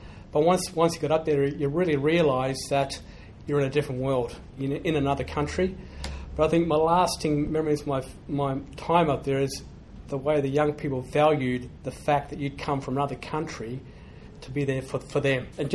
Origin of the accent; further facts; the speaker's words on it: Queensland, Australia; I grew up in Queensland, so I'm a proud Queenslander.